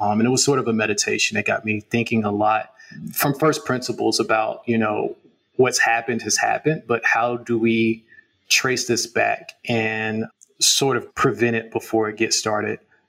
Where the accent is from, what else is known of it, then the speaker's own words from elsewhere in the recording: Florida, United States; I'm originally from Florida.